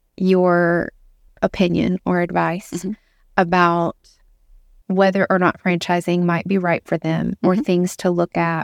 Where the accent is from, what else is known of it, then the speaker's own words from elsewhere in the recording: Oklahoma, United States; there's this place back in my hometown in Oklahoma called HTO, and they do all the different iced teas.